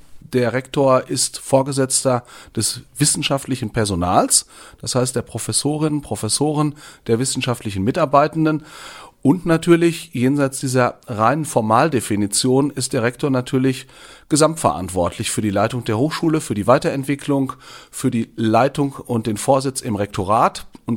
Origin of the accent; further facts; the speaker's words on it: North Rhine-Westphalia, Germany; das Ganze in meiner Heimat im Sauerland.